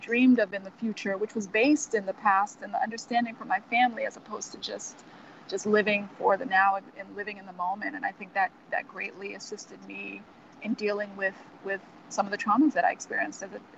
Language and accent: English; Texas, United States; So I was raised in Texas, very fundamentalist Christian area north of Houston.